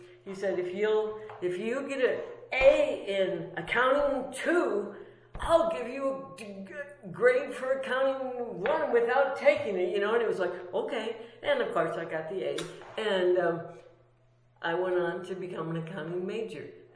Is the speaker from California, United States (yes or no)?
no; Minnesota, United States; I grew up in Minnesota.